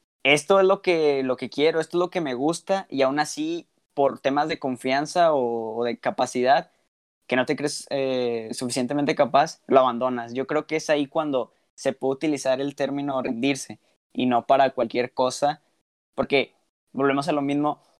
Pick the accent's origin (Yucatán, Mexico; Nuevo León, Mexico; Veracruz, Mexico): Nuevo León, Mexico; nosotros como mexicanos no recibimos, o como ciudadanos de Nuevo León